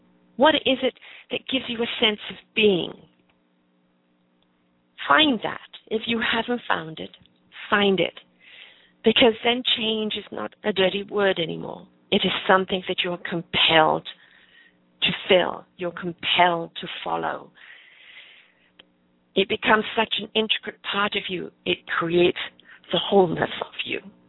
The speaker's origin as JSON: {"language": "English", "region": "England", "country": "United Kingdom", "tie": "born or raised there", "also_born_or_lived": "South Africa / United States", "moved": "yes", "lives_now": "Canada", "said": "I was born and raised in England. I moved with my mother to South Africa with our border collie dog. I then moved to the States for a short while. Then I moved to Canada. I'm coming up 32 years here now."}